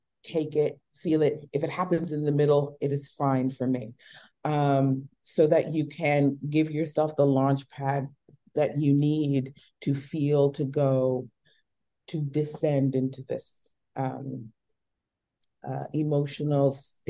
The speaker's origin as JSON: {"language": "English", "town": "Southbridge", "region": "Massachusetts", "country": "United States", "tie": "born or raised there", "said": "if somebody asks me where's my hometown, it's Southbridge, Massachusetts."}